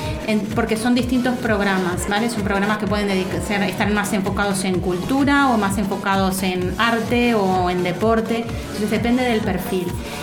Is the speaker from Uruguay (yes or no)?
yes; Uruguay; now in Spain; Yo nací en Uruguay y cuando vivía en un pueblo de Uruguay perdido, en el medio de la nada